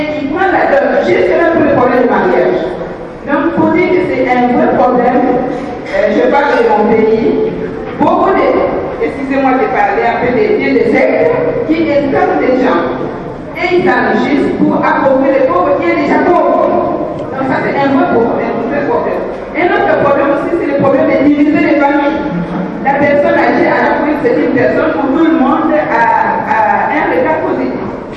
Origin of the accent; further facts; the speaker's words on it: DR Congo; Je suis de la République démocratique du Congo. Je crois que pour l'expérience un peu de notre pays